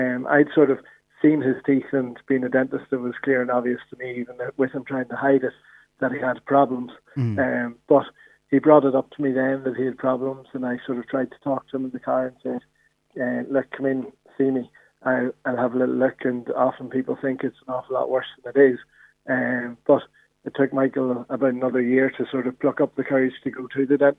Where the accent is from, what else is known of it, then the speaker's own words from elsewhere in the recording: Belfast, Northern Ireland, United Kingdom; now in Navan, Ireland; I'm from Belfast originally